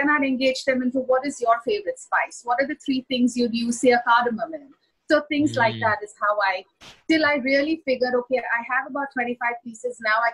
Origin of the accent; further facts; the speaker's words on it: India; all the things that I grew up in India